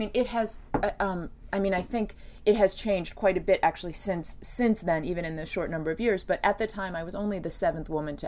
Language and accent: English; Washington, District of Columbia, United States; now in New York, United States; Originally, I grew up in Washington, D.C.